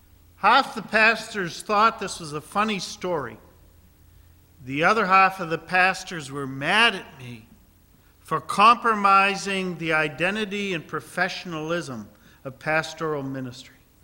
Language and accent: English; Wilton, New Hampshire, United States; I grew up in Wilton, New Hampshire.